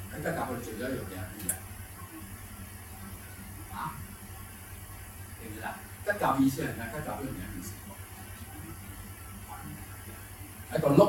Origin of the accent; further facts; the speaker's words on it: China; 即係充分體現咗我哋中國人呢句説話